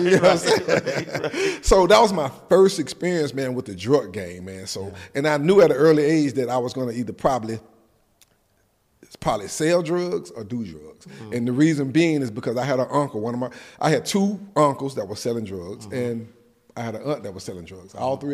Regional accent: Mobile, Alabama, United States; I grew up in Mobile, Alabama. It's a small town at the bottom of the map of Alabama. And I grew up with my grandparents.

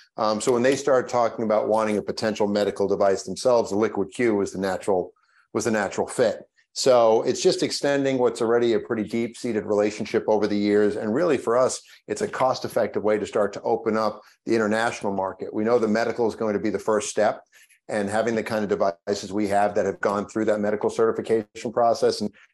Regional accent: New York, United States; And I grew up on Long Island, not that far from their native lands, and used to go out every Labor Day to their powwow

